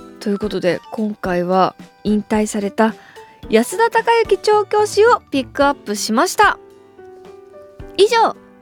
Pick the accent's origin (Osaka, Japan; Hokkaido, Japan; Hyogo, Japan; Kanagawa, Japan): Hokkaido, Japan; このコーナーでは私のふるさと北海道をいろんな視点からフィーチャーして